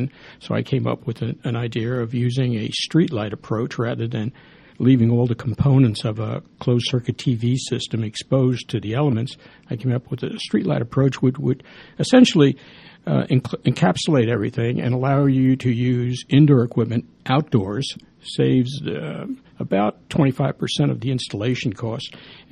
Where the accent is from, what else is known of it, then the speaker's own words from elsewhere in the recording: New York City, New York, United States; I was raised in New York City and went to school in Kentucky, college there.